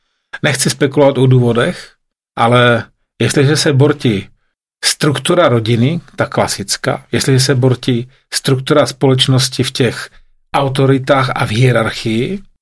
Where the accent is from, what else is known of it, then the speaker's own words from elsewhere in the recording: Slovakia; Já jsem ze Slovenska